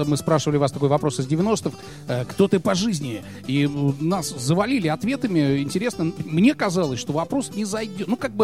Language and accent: Russian; Belarus; Я мужик белорус, пан сахи и косы.